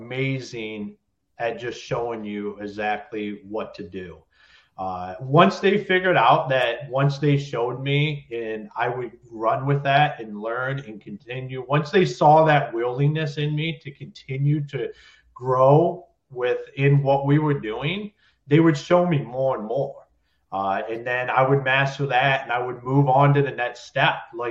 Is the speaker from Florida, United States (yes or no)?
no; Ohio, United States; moved away as an adult; also born or lived in Michigan; I got out of the Marine Corps, and that's what took me to Michigan. I'm originally from Ohio, but my wife was from Michigan, so I ended up there.